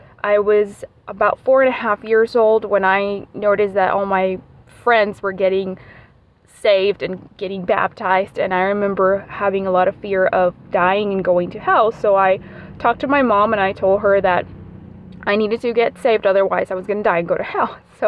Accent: Panama City, Panamá, Panama; I am from Panama City, Panama, the country of Panama. If you heard of the Panama Canal, that's where I'm from.

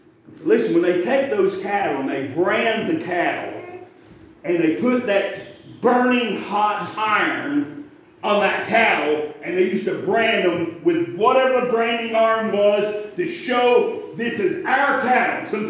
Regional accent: Wise, Virginia, United States; When I was born and raised in Wise, Virginia, yeah, I'm a hick, okay? I'm proud of it, I'm a hick.

